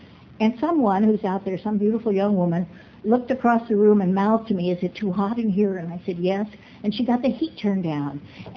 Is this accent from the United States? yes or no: yes; Spokane, Washington, United States